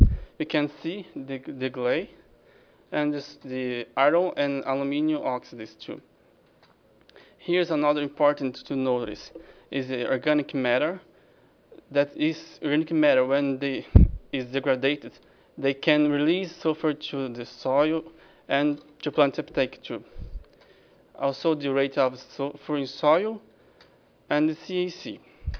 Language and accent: English; Brazil; English is a second language; Like he said … I'm from Brazil, University of São Paulo.